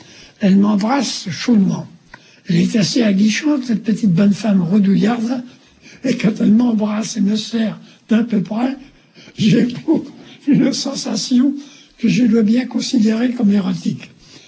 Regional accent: Amiens, Hauts-de-France, France; born there; Je suis né à Amiens, le 10 décembre 1910.

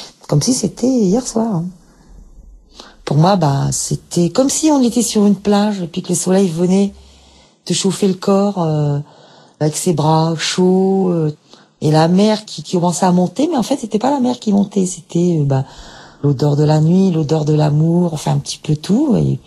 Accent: Liévin, Hauts-de-France, France; j'ai 42 ans et je viens du Pas-de-Calais, de Liévin. Je travaille en cuisine.

